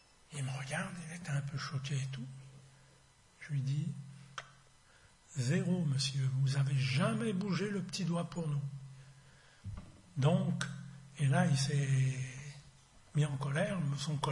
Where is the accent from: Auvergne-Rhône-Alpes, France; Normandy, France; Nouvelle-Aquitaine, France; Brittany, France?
Auvergne-Rhône-Alpes, France; Villeurbanne; dans la rue où j'ai grandi, là, à Villeurbanne